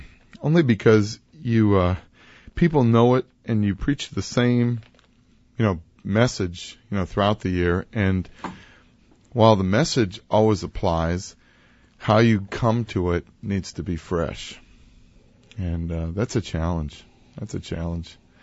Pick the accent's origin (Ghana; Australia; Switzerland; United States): United States; Wisconsin; now in St. Louis, United States; I never noticed this in the place that I grew up in Wisconsin. But here in St. Louis